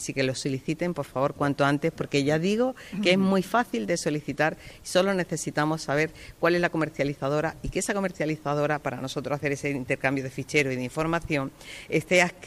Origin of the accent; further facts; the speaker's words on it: Málaga, Andalusia, Spain; Como malagueña y como delegada territorial de Málaga